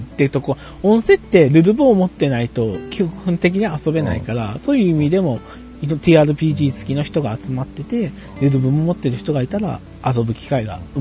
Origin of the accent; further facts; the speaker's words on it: Kagoshima, Japan; 地元鹿児島をネタに街を作ったりとかですね